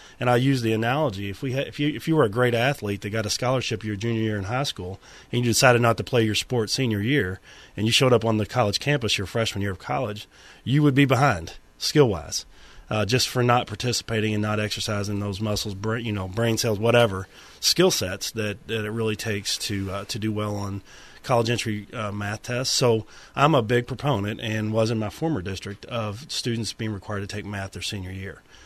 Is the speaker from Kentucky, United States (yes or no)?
yes; Louisville, Kentucky, United States; You may know I'm from Louisville, Kentucky, and we did pass a requirement in Jefferson County Public Schools, which is Louisville